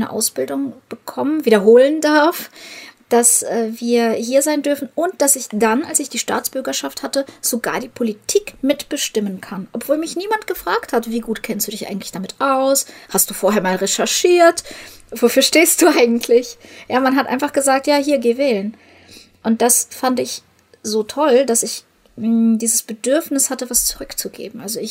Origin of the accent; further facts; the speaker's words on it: Ukraine; Ich komme ja aus der Ukraine und ich habe in meinem Leben viele Krisen mitgemacht.